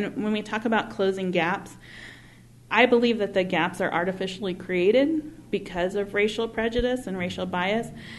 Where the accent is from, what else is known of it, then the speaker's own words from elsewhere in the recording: California, United States; Yeah, so I grew up biracial in Southern California, and I did not have an educator of color until I was in college.